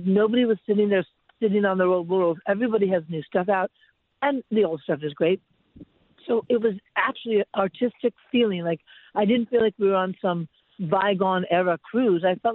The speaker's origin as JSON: {"language": "English", "town": "New York City", "region": "New York", "country": "United States", "tie": "born or raised there", "also_born_or_lived": "London / Los Angeles", "said": "I grew up in Manhattan. I didn't drive until I was in my 30s, so I moved to L.A."}